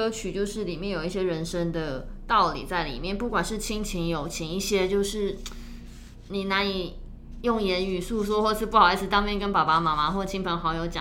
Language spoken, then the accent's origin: Chinese; southern Taiwan, Taiwan; now in Taipei, Taiwan; 那我是南部的小孩